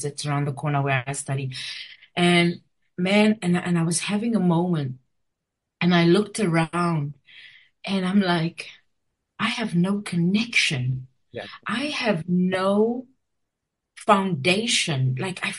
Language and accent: English; South Africa; I'm South African. My country needed me, and I needed to come home and write the stories that needed writing.